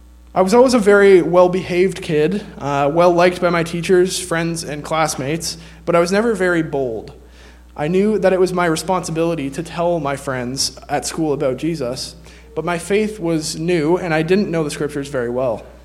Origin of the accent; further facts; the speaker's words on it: Stratford, Ontario, Canada; I come with my family from Stratford, Ontario